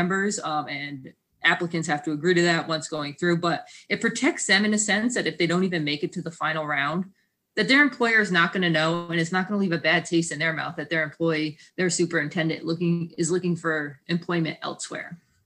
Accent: Schenectady, New York, United States; So I grew up in Schenectady. I graduated from Schenectady High School in 2003. I left for college and then moved back to the city.

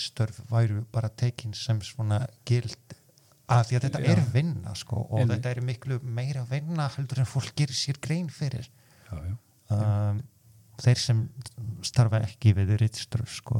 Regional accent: Poznan, Greater Poland, Poland; Icelandic is a second language; also born or lived in Rome; Hann heitir Poznan og í vestur hluta Pólands svona mitt mitt í Berlínar og Varsjá og ég á tvo bræður og þeir búa þar og líka amma mín

